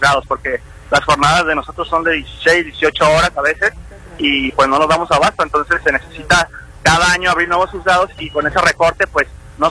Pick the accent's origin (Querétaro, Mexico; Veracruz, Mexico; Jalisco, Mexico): Jalisco, Mexico; Zapopan; soy de Zapopan